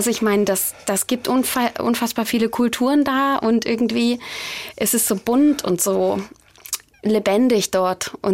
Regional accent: East Germany, Germany; ich bin ja Ossi und das ist ja was ganz anderes

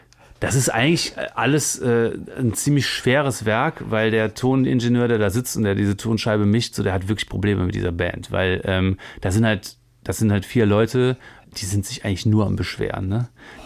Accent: Cologne, North Rhine-Westphalia, Germany; Und ich bin auch nach wie vor sehr viel in Köln. Das ist einfach auch meine Heimatstadt. Ich bin da geboren.

